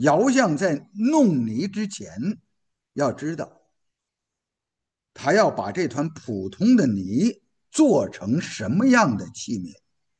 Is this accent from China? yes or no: yes; Tangshan, Hebei, China; 我们唐山人叫唐缸啊